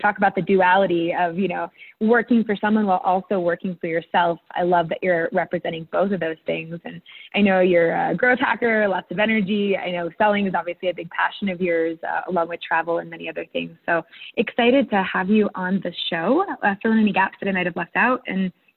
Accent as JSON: {"language": "English", "country": "United States", "said": "And as American, you know, oftentimes I think I know many of us can get desensitized to our country."}